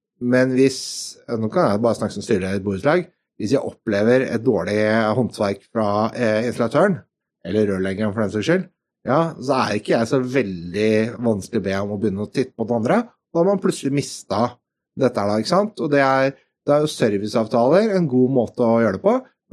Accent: Østfold, Norway; jeg er fra Østfold, så det kunne vært verre

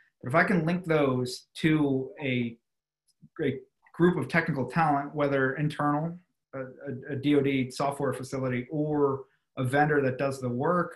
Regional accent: Rhode Island, United States; I had a 2-day client engagement at CVS in my home state of Rhode Island.

